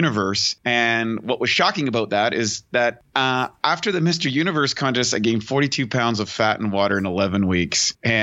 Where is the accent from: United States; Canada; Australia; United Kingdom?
Canada; I was just kind of a kid growing up in Canada.